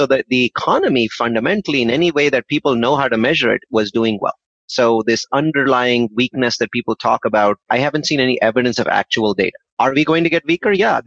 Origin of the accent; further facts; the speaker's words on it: India; now in United States; I came here from India and I'm always amazed when I compare the two countries.